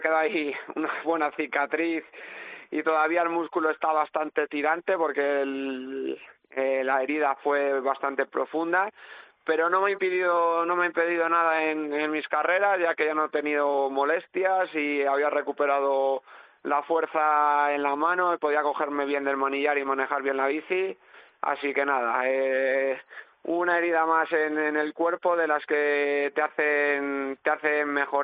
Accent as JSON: {"language": "Spanish", "town": "Carbonero el Mayor", "region": "Castile and León", "country": "Spain", "tie": "born or raised there", "said": "me siento orgulloso de ser de Carbonero y de Segovia. Aquí en mi pueblo, a pesar de un pueblo pequeño, tiene su encanto con nuestro buen jamón"}